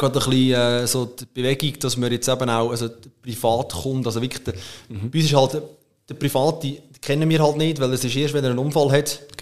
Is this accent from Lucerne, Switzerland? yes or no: yes; Lucerne, Switzerland; für mich als Luzerner, ich wollte immer in Luzern bleiben, also wohnhaft, weil ich einfach zu gerne hier wohne.